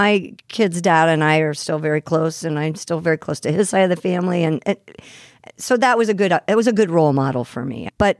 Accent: Midwest, United States; I'm a born and raised Midwesterner. Proud of that.

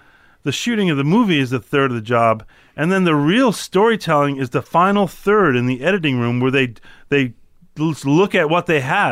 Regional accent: Chicago, Illinois, United States; I'm from Chicago; I knew a lot about it

